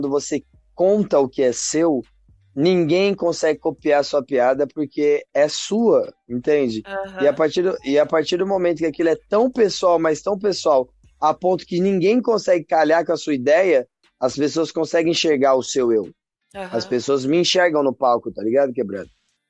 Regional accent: Taboão da Serra, São Paulo, Brazil; Eu achava que Taboão da Serra era um bagulho e minha quebrada era o meu limite.

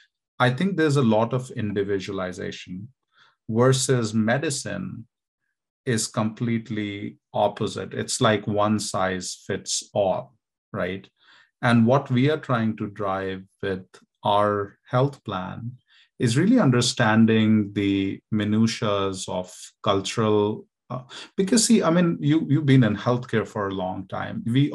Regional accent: India; I was born and raised in India.

